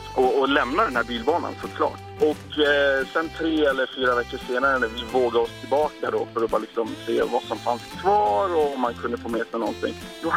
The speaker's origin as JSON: {"language": "Swedish", "country": "Iran", "lives_now": "Sweden", "said": "jag är från Iran, och när vi var 6, mina föräldrar var ju politiskt aktiva och pappa var journalist, och vi var på flykt i Iran från när jag var 2."}